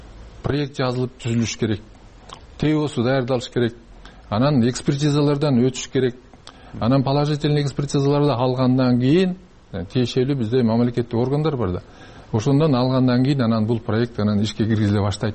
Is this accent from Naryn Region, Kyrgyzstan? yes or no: yes; Min-Kush, Naryn Region, Kyrgyzstan; Мисалы мен да ошол өзүм миңкуштук болом, миңкуш жергесинде төрөлгөм.